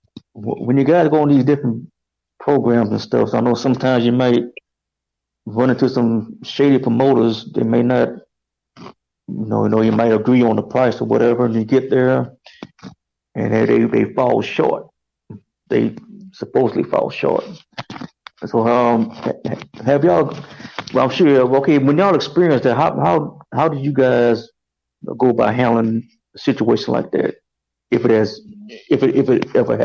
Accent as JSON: {"language": "English", "region": "Louisiana", "country": "United States", "said": "when I was still in my hometown. You know, originally from Louisiana, I was in a local group"}